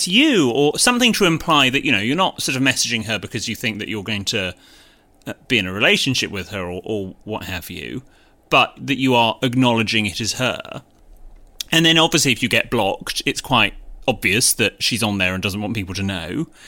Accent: United Kingdom; Of course, I am unapologetically British

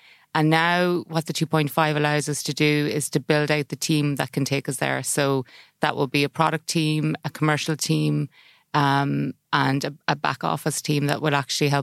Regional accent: Roscommon, Connacht, Ireland; Yeah, so I'm delighted being from Roscommon.

